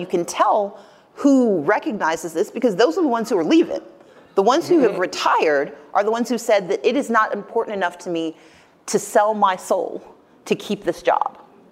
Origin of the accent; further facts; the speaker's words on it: Deep South, United States; I'm from the Deep South. It was always Democrats.